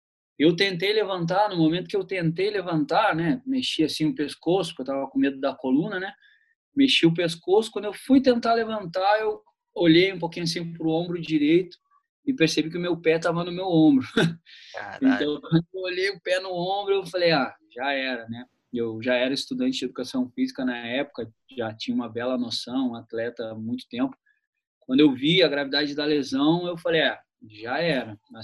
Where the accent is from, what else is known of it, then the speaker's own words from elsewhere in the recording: Porto Alegre, Rio Grande do Sul, Brazil; na cidade de Porto Alegre, de onde eu sou natural.